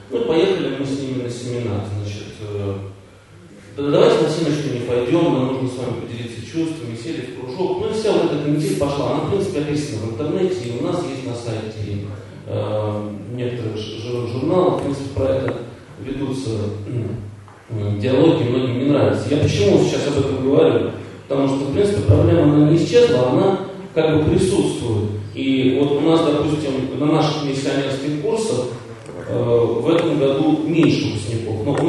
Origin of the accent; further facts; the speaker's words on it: Moscow, Russia; вот мы из Москвы